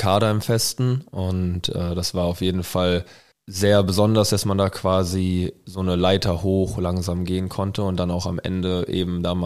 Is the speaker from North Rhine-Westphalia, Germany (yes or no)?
yes; Mettmann, North Rhine-Westphalia, Germany; now in Bamberg, Germany; in Düsseldorf bin ich aufgewachsen in der Nähe, in Mettmann. Dann bin ich nach Bamberg gekommen